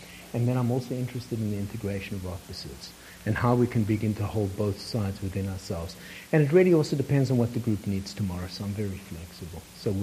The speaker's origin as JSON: {"language": "English", "country": "South Africa", "said": "Now, I come from South Africa, and in South Africa, there was a lot of fighting."}